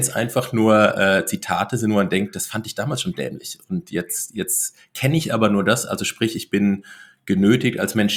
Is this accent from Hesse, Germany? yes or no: yes; Hesse, Germany; In Hessen, ein bisschen nördlich von Frankfurt, also so der zwischen Gießen und Marburg, der Raum größtenteils. Aber das war so der Startpunkt und bin ich auch eine Weile gewesen hier so im hessischen Raum